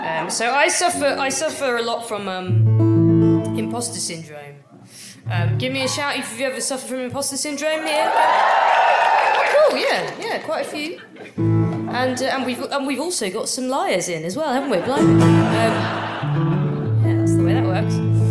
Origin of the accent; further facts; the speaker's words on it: England, United Kingdom; So I'm fucking English, right? I don't want to be, but who would?